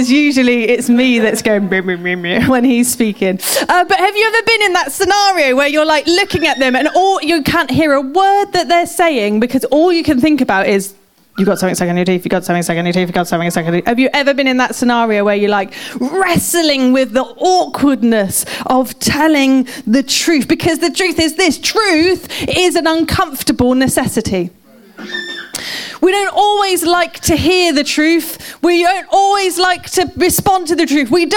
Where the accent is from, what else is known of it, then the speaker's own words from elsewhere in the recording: United Kingdom; I'm just going to pretend like it's because I'm British and it's really awkward to point out somebody's like weakness?